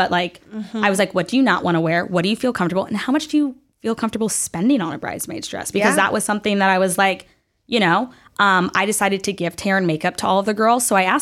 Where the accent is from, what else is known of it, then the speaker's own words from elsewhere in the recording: the South, United States; I grew up in the South